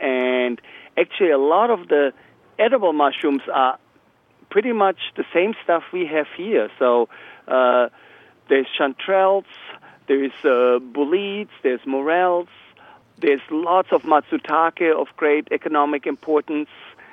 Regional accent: Bavaria, Germany; mushroom knowledge that I acquired from my early years on growing up in Bavaria, in Germany

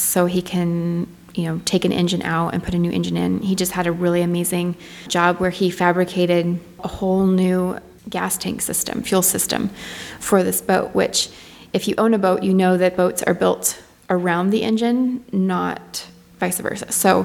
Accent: Gillette, Wyoming, United States; born there; also born or lived in The Dalles / California; now in Port Townsend, United States; And then I was born in Wyoming, Gillette, Wyoming.

